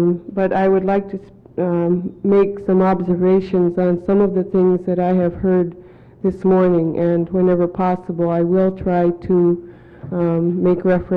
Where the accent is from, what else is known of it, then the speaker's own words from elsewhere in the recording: Unalakleet, Alaska, United States; I'm from Unalakleet.